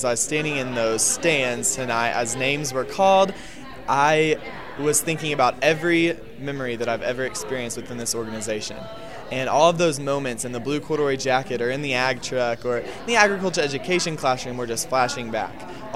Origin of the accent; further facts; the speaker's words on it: Woodward, Oklahoma, United States; I'm from Woodward, Oklahoma